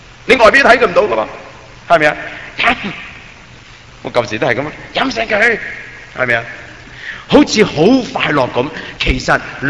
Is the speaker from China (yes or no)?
yes; China; 我们中国人你说求什么呢？就求儿孙满堂嘛